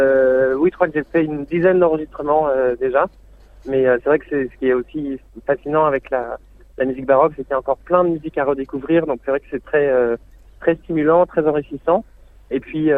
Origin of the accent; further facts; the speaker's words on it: Angers, Pays de la Loire, France; moi j'ai grandi à Angers dans l'ouest de la France